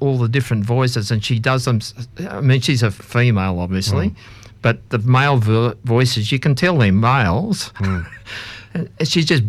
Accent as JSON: {"language": "English", "country": "Australia", "said": "I'm an Aussie."}